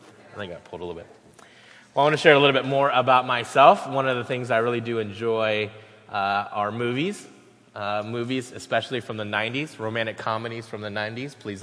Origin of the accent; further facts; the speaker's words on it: Florida, United States; also born or lived in South Korea; So, yeah, like he shared, I grew up in Florida. My wife grew up there as well, attended school there. My children will go to that university as well. But also, I was originally born in South Korea, so I am a southerner by every sense of that word